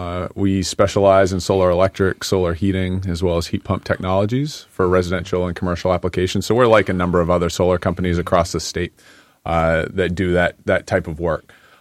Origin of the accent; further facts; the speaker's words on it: Maine, United States; also born or lived in Montana; I mean, growing up in Maine and around being outside a lot